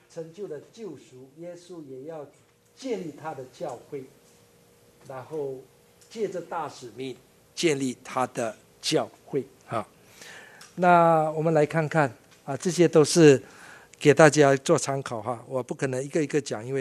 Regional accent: Malaysia; 我是中国人，就是我是华人，就是哈是马来西亚这个的这个长大的华人，但是我还是会讲中文哈，所以说我的这个文化背景还是比较偏向华人

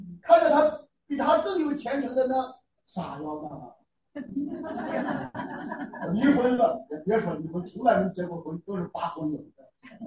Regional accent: China; 这个概念我们中国人能理解

